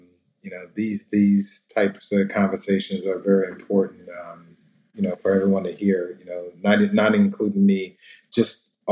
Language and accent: English; Alexandria, Virginia, United States; my design background comes from growing up in Alexandria, Virginia, O-Town, and Del Rey